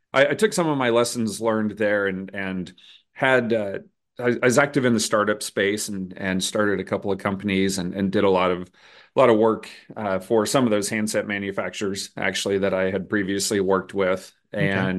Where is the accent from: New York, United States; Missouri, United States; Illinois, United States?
Missouri, United States; Kansas City; I was born and raised here in the Kansas City area, so I've just always stayed close here.